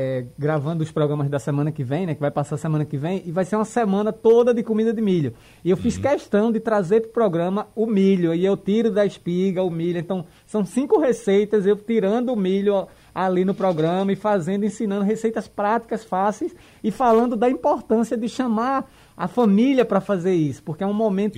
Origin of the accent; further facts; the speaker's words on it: Recife, Pernambuco, Brazil; born there; Não, mas, eu nasci aqui em Recife.